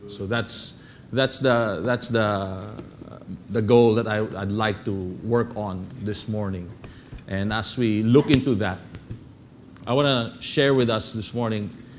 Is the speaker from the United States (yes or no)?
no; Bacolod, Western Visayas, Philippines; So growing up I come from Bacolod, growing up in the province, life was very simple.